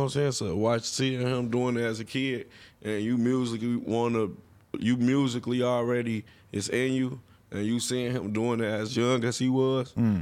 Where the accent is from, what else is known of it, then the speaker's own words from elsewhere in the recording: Kankakee, Illinois, United States; I'm from Kankakee. Okay. It's like 45 minutes, 30 minutes away from Chicago.